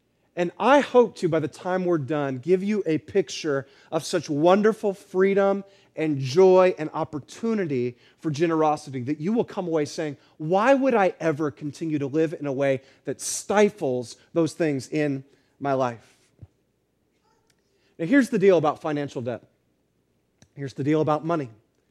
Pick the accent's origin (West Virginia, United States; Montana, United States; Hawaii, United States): Hawaii, United States; born there; I was born in Hawaii, and so in a lot of ways, that's my home.